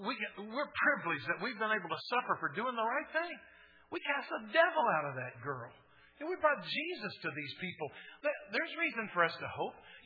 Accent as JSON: {"language": "English", "town": "Muskogee", "region": "Oklahoma", "country": "United States", "tie": "born or raised there", "said": "I grew up in Muskogee, just over the river, over the bridge there to Fort Gibson. And if you're a true Okie, you've been to Fort Gibson."}